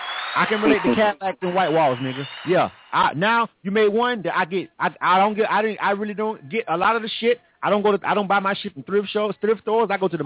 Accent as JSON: {"language": "English", "town": "Panama City", "region": "Florida", "country": "United States", "tie": "born or raised there", "said": "one of my friends from my hometown, Panama City, Florida. That's where I'm from, and Panama City, Florida. The state of it's just not an openly gay place."}